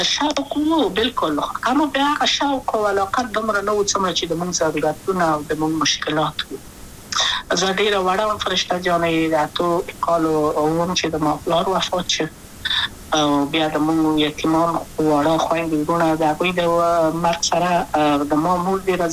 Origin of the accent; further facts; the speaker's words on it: Kabul, Afghanistan; also born or lived in Wardak; زه خو اصلا د وردګو ولایت یم، د پلار مې د وردګو ولایت ته خلک انسس کې دلې د کابل په تخت پل سیمه کې یم، او لویا شویم کابل که یم.